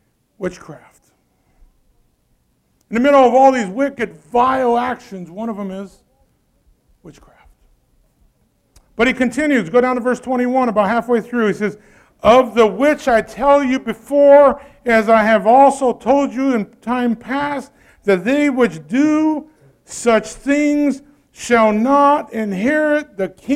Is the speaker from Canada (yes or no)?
no; Brazil; I grew up in Brazil and South America, where witchcraft is very heavy.